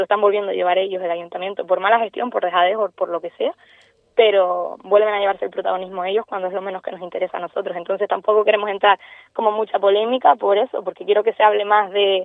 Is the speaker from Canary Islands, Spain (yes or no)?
yes; Tarajalejo, Canary Islands, Spain; con el pueblo de Tarajalejo, hablo yo porque es mi pueblo